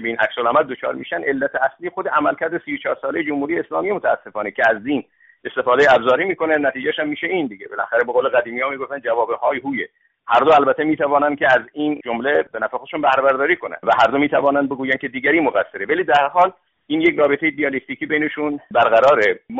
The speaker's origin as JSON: {"language": "Persian", "country": "Iran", "said": "همه ما ایرانی هستیم"}